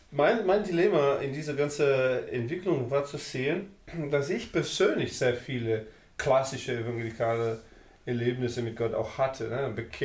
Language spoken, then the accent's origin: German; Brazil; Aber ich bin Brasilianer, doppelte Staatsbürgerschaft, ich habe auch die Deutsche.